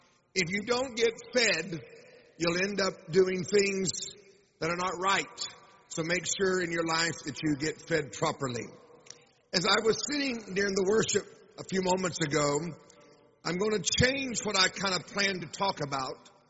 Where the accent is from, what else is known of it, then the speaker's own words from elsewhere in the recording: Tulsa, Oklahoma, United States; born there; I was born in Tulsa, Oklahoma in 1966 in the height of what we call the charismatic revival.